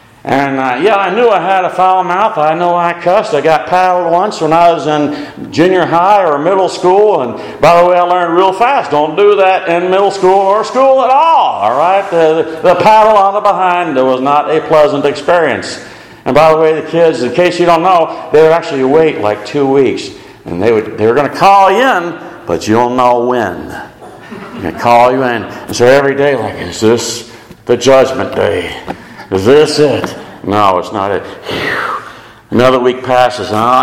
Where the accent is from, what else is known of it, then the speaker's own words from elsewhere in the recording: San Antonio, Texas, United States; I grew up in San Antonio. I learned to do it in other languages.